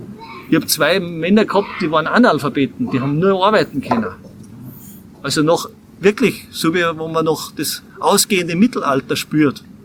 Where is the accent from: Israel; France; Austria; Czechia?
Austria; ich bin da am Großglockner aufgewachsen.